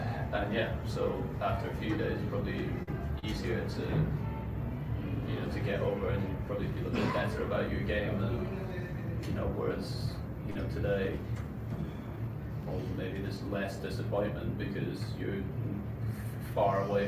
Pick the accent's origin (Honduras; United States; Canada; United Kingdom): United Kingdom; being British